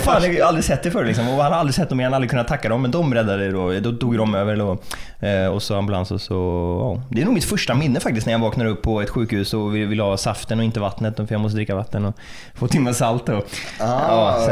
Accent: Grebbestad, Västra Götaland County, Sweden; jag är ju uppväxt i Grebbestad liksom. Det är ju i princip Venedig, eller det är ju hamn. Det är ju bara hav överallt.

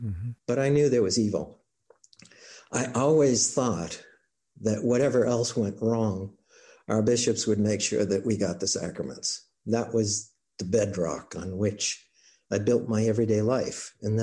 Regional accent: Ireland; I'm Irish, so, you know, I like a fight.

